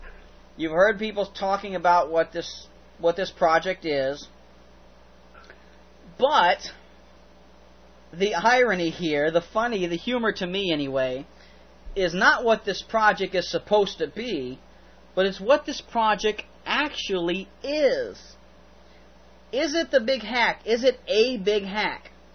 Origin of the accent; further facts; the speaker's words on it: the South, United States; accent: southern; I read that as clearly as I could with my southern accent.